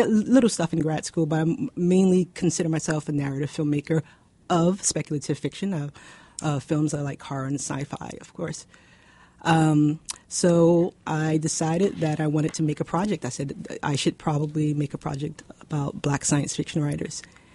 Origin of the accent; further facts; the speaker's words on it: Newark, New Jersey, United States; Late teenager, 17, 18, and I grew up in Newark, New Jersey, and went to a black bookstore